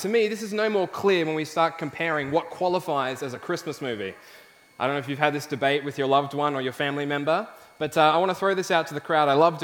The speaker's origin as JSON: {"language": "English", "country": "Australia", "tie": "born or raised there", "said": "growing up in Australia, you have the privilege of enjoying this time of year"}